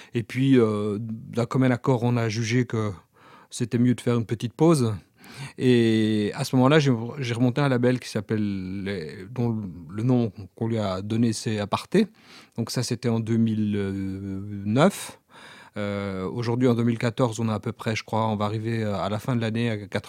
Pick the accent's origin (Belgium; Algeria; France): Belgium; En Belgique, puisque je suis belge.